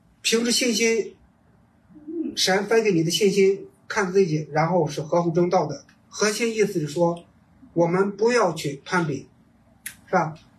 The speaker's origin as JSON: {"language": "Chinese", "region": "Shandong", "country": "China", "said": "我山东人嘛，我们老家呢有时候就说一个人"}